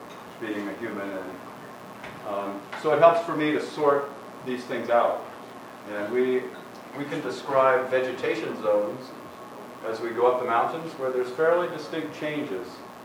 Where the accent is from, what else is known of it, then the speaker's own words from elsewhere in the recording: Maine, United States; I'm not from Minnesota, I have to confess. But I am from back east. And if you go north there, you also find a spruce fir forest. You go far enough north. Northern Maine, where I'm from.